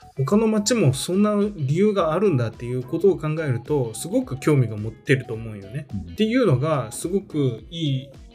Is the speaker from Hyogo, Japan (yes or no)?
no; Aichi, Japan; 例えばうちらは愛知の人間なんだけど